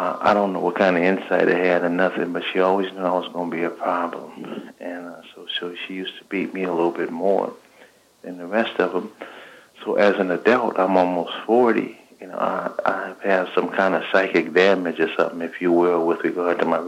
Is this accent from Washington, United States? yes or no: no; Los Angeles, California, United States; I grew up here in South Central Los Angeles.